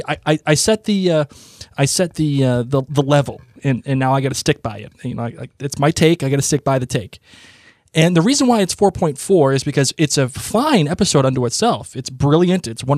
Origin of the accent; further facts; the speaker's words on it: Boston, Massachusetts, United States; I'm from Boston. I say things how I want to say them.